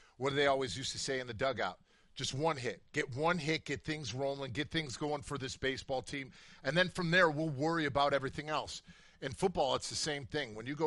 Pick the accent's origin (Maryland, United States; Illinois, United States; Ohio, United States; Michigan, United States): Illinois, United States; Chicago; I always love coming back to my hometown and then going mm-hmm. back to see everybody and doing it at Soldier Field.